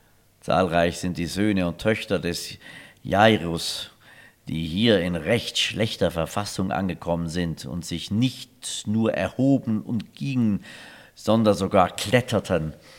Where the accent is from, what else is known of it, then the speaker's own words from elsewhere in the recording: Germany; Ach, Mensch, man sagt ja Engadins, was sagt man hier, aber als Deutscher sagt Engadins, ja, tut mir leid.